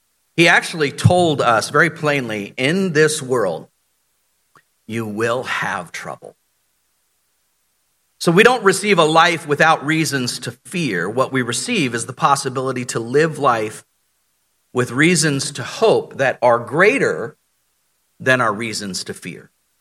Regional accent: Florida, United States; I was born and raised in Florida, so swimming like this out to that buoy, that's nothing.

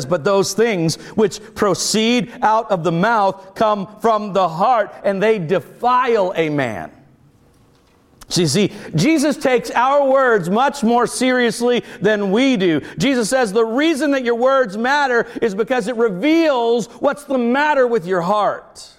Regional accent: United States; As an American, I can say whatever I want, whenever I want, wherever I want, however I want.

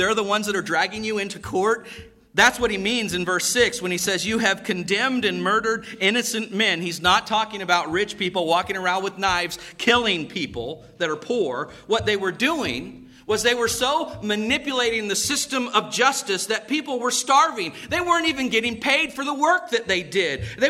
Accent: Cocoa, Florida, United States; I wasn't raised on a farm. I was raised in Cocoa, Florida.

